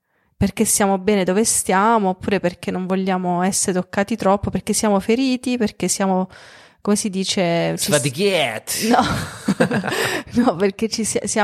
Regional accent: Southern Italy, Italy; Lo stai dicendo a me perché sono terrone

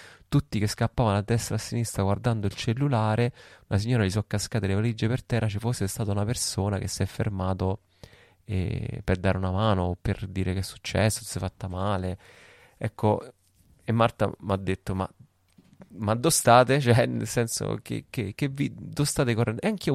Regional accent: Rome, Lazio, Italy; moved away as an adult; stando a Roma, e io sono romano, voglio dire, cioè ho abitato a Roma fino a 23 anni

